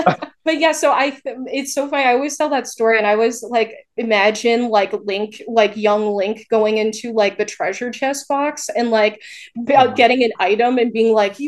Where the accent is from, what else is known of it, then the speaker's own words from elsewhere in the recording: Saratoga Springs, New York, United States; So I was raised in Saratoga Springs, New York. It's, for people who don't know, it's like 45 minutes north of Albany. So it's kind of like the capital region of upstate.